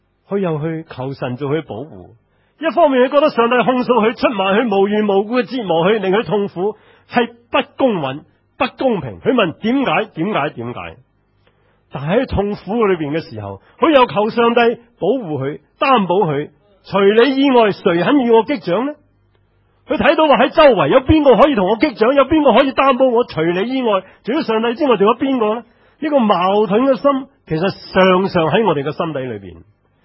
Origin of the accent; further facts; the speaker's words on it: Hong Kong; 即是我们香港人叫保释